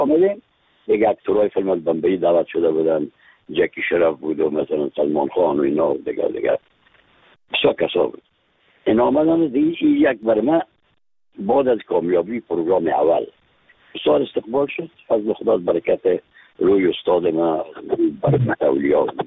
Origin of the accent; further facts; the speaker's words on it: Afghanistan; از افغانستان هستیم